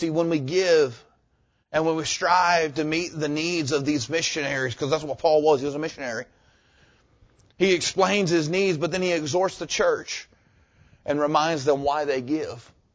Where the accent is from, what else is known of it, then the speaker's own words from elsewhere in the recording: Jacksonville, Florida, United States; We grew up in a very missions-hearted church. The church we grew up there in Jacksonville